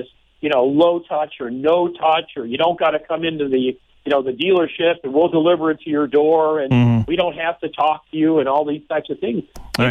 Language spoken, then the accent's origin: English; Detroit, Michigan, United States; now in Tucson, United States; I come from the Detroit area. You know, I've only been here in the Tucson area for about 5 years.